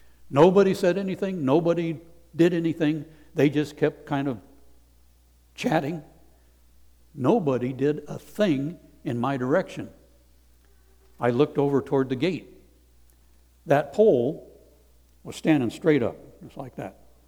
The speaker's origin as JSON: {"language": "English", "country": "Rwanda", "said": "And the guys over there, these are Rwandese guys. And they knew I was from Rwanda."}